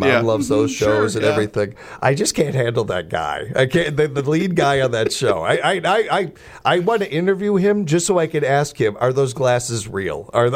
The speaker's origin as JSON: {"language": "English", "region": "Illinois", "country": "United States", "said": "42 takes us to my home state of Illinois"}